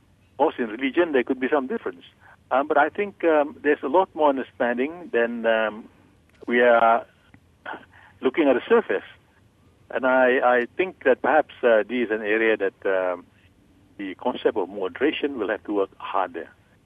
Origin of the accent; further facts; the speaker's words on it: Malaysia; I am ambassador to the Holy See as a Malaysian.